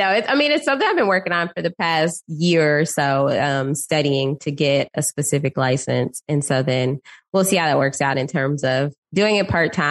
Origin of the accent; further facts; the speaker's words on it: Dallas, Texas, United States; now in Houston, United States; No, I'm originally from Dallas. So born and raised in Dallas. And then went to Austin for college and then came to Houston.